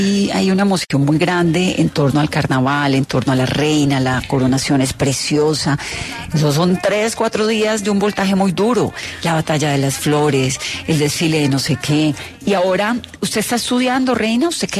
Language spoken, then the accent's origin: Spanish; Cali, Valle del Cauca, Colombia; porque yo soy caleña y tampoco es que sea tan tronca